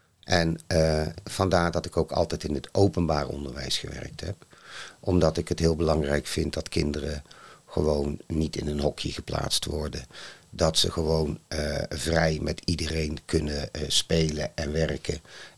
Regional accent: North Brabant, Netherlands; Ik ben geboren en getogen in Brabant, in de buurt van Eindhoven. Ik heb daar zoals het daar hoorde, een katholieke school bezocht. Want alle scholen waren daar katholiek.

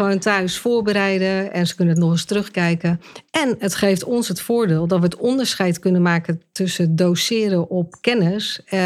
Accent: South Holland, Netherlands; Ik kom onder de rook van Rotterdam.

